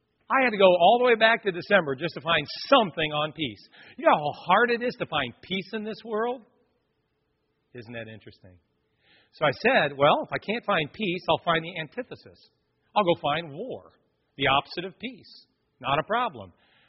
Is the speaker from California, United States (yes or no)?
yes; San Francisco, California, United States; I grew up in San Francisco in the 60s.